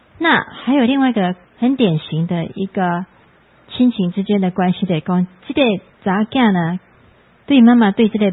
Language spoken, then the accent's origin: Chinese; Taiwan; 咱台湾人伫遮这个所在成长大汉，